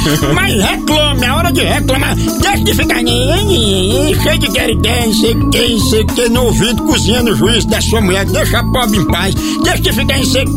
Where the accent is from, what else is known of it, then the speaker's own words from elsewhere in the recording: Northeast Region, Brazil; Fiquei, que é lá no interior, eu sou de Cachoeira do Sapo